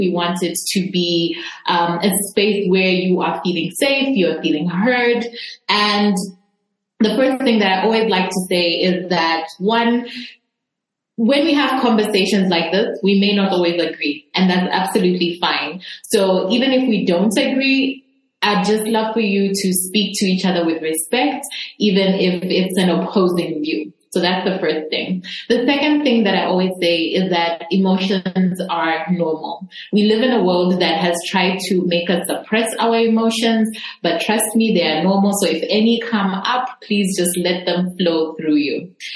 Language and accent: English; Copperbelt, Zambia; also born or lived in Osaka, Japan; I grew up on the Copper Belt. I was born in Osaka, but I grew up on the Copper Belt. And I grew up with my mom and my sister.